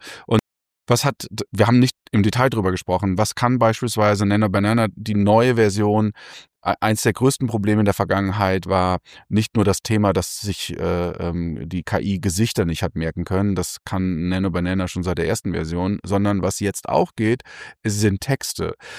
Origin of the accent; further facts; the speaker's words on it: North Rhine-Westphalia, Germany; ich komme so eher aus NRW, habe aber keinen krassen, wirklichen Dialekt.